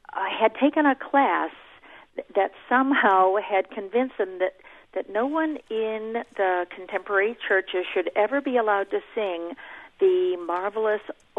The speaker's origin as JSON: {"language": "English", "town": "Wellesley", "region": "Massachusetts", "country": "United States", "tie": "born or raised there", "moved": "yes", "said": "I grew up in the Wellesley Hills Congregational Church."}